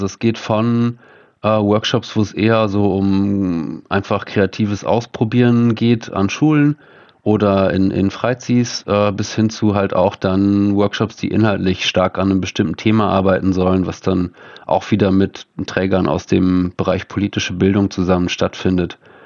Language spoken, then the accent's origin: German; Luxembourg; German is a second language; also born or lived in Scotland; now in Bremen, Germany; Nee, ursprünglich komme ich aus Luxemburg. Mhm. Ich bin an der Mosel geboren und aufgewachsen, in Weinbergen